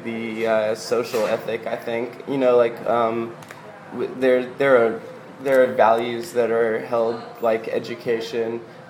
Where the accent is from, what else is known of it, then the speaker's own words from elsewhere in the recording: Las Vegas, Nevada, United States; I grew up in Las Vegas, which was a red state.